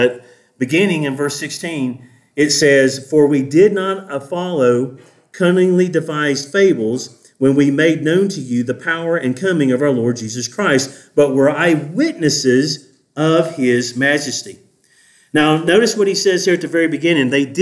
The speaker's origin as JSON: {"language": "English", "region": "the South", "country": "United States", "said": "So I'm from the South, and we like to put as much syllables in a word as we can"}